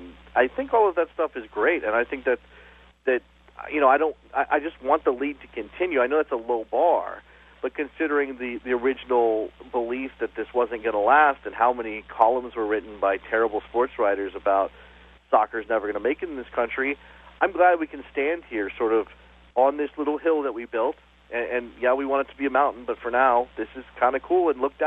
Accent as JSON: {"language": "English", "country": "United States", "said": "being an American, loving my country, being a military brat"}